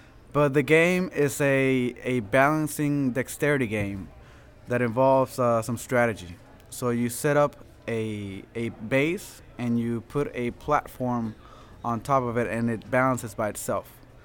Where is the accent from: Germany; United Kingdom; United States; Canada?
United States; Goose Creek, South Carolina; So we're from Goose Creek.